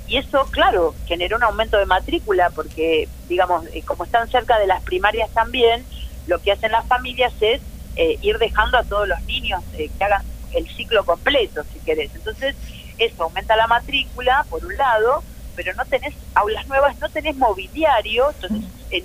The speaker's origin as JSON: {"language": "Spanish", "town": "Quilmes", "region": "Buenos Aires Province", "country": "Argentina", "said": "yo soy de Quilmes, por ejemplo."}